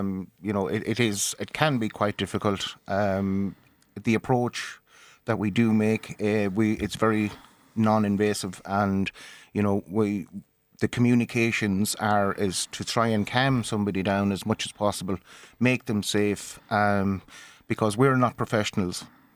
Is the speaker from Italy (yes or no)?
no; Ballinasloe, Connacht, Ireland; Oh, born, bred Galway.